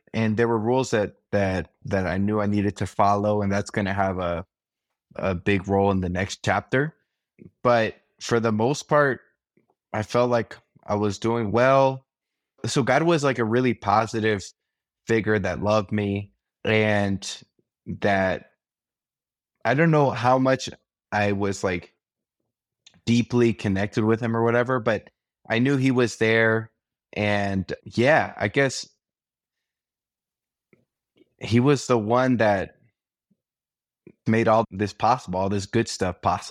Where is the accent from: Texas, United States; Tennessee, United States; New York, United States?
Texas, United States; Arlington; I grew up in Dallas area, mostly in Arlington, if people know that, in between Dallas, Fort Worth.